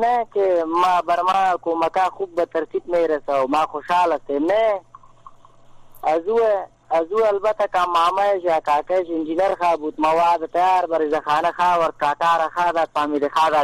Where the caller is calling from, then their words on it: Jalalabad, Nangarhar, Afghanistan; از جلال آباد هستم، از انگرار.